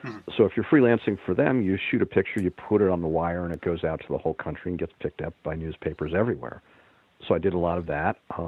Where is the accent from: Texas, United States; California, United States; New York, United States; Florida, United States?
New York, United States; New York City; I grew up in the New York City area. Madison Square Garden was the home of the Rangers.